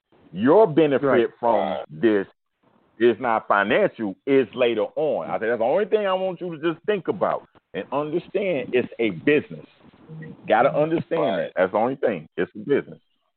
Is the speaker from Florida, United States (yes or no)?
yes; Miami, Florida, United States; I know Miami used to cheat. I'm from Liberty City.